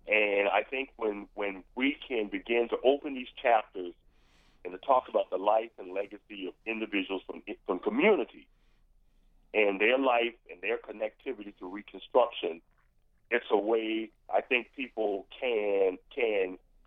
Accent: Kingstree, South Carolina, United States; I grew up in King Street in Winsburg County

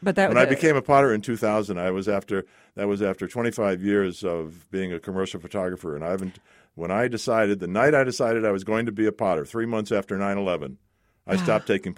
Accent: Boston, Massachusetts, United States; born there; I was born in the Deaconess Hospital in Boston, Massachusetts.

